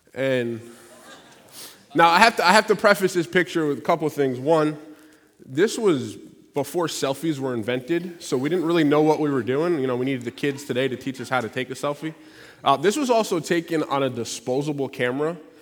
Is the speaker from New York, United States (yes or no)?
yes; New York, United States; Could be from I'm from New York, but I grew up playing baseball.